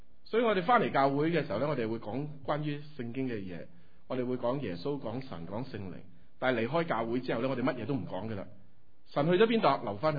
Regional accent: Hong Kong; 即是我们中国人香港人就知道了

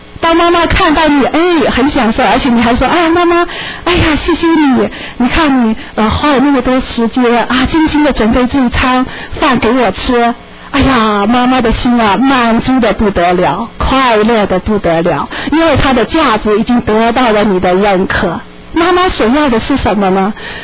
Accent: China; 这个呢是我们中国人比较欠缺的，我们需要在这个方面来学习。

